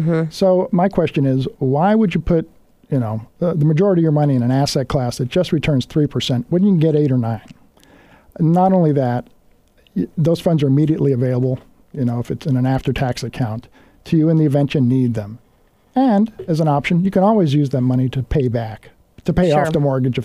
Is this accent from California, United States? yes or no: yes; California, United States; I'm originally from California, so this was a bit of a surprise to me.